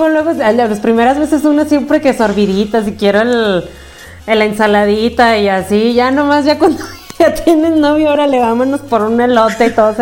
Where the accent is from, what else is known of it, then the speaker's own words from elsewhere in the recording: Guadalajara, Jalisco, Mexico; yo soy de aquí de Guadalajara, pero casi toda mi familia es de Sinaloa, entonces hace cuenta que estoy en vivo y soy de aquí por azares del destino.